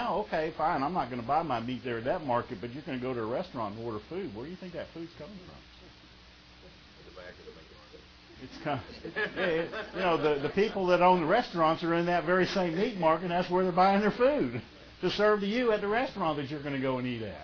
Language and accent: English; United States; You know, we go over there, I'm from America, I deserve better than this